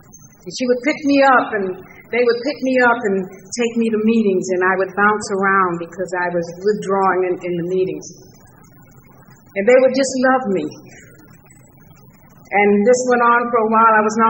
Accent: Atlanta, Georgia, United States; when I grew up in Atlanta, Georgia, I sang in the junior choir in Union Baptist Church.

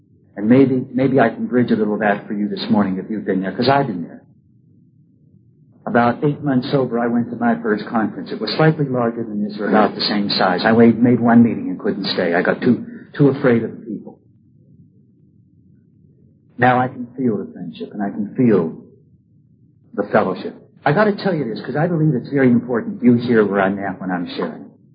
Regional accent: Pennsylvania, United States; I'm a Yankee from Pennsylvania, even though I've spent the last 20 years in Oklahoma.

